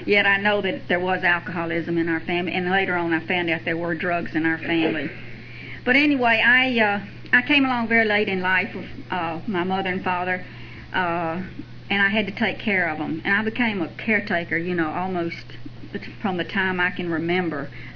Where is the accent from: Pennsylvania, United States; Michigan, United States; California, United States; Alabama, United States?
Alabama, United States; Birmingham; moved away as an adult; now in Texas, United States; I am from Birmingham. I lived there till I was about 30 years old. All my family is in Birmingham. My husband's people all live in Birmingham. And I migrated to Texas when I was drinking, so that's how I became a Texan.